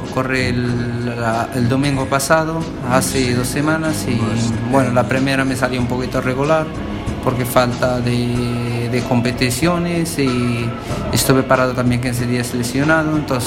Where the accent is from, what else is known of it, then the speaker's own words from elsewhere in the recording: Morocco; now in A Coruña, Spain; Y soy más gallego casi que marroquí. Ya llevo más años aquí que allá.